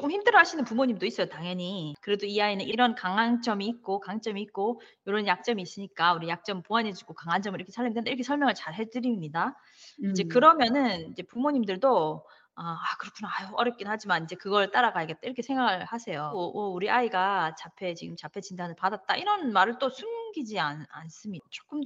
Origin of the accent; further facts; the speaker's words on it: Daegu, South Korea; 저는 보스턴에 가고 싶지 않았어요. 왜냐면 전 대구 사람이거든요. 엄청 춥잖아요.